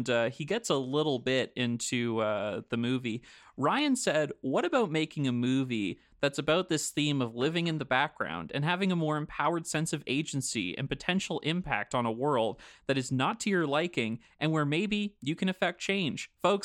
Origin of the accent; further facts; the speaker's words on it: Canada; By the way, if you're listening to this podcast and this is your first episode of the show, I'm Canadian.